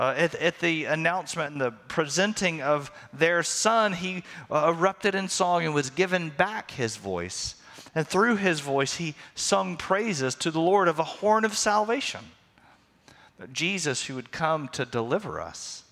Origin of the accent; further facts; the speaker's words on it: the South, United States; As a child growing up in the South, we would watch WGN.